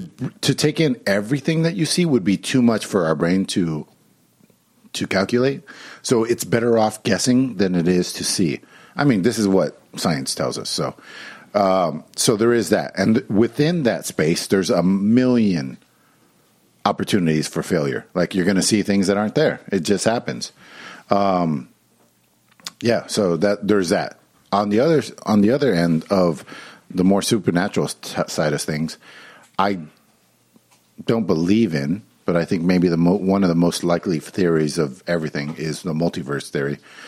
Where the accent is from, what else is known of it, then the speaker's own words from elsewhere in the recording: San Jose, California, United States; I come from San Jose, where we have the Winchester Mystery House